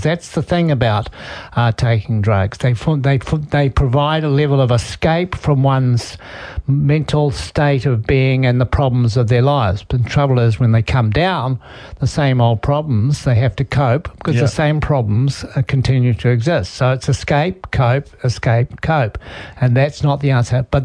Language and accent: English; Coromandel, Waikato, New Zealand; I was a hippie from Coromandel.